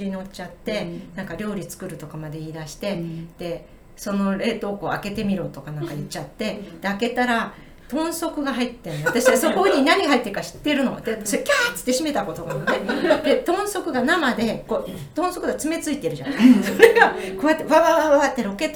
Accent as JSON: {"language": "Japanese", "region": "Saitama", "country": "Japan", "tie": "born or raised there", "said": "埼玉のうちの実家だから暑いのね"}